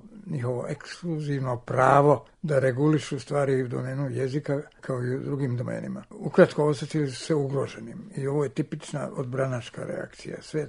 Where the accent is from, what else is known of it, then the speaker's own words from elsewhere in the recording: Sarajevo, Federation of Bosnia and Herzegovina, Bosnia & Herzegovina; moved away as an adult; now in Belgrade, Serbia; već više od 50 godina živim u Beogradu, a inače sam rođen i odrastao u Sarajevu